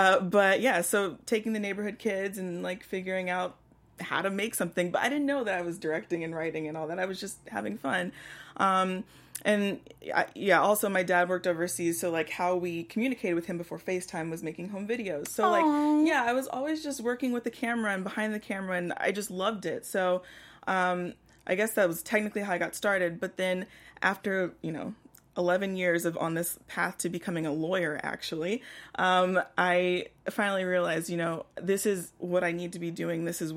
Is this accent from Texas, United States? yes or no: yes; Houston, Texas, United States